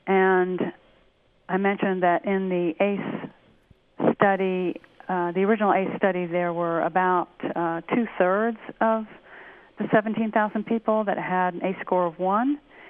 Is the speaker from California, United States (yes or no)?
yes; California, United States; So as I like to say, you know, being a Californian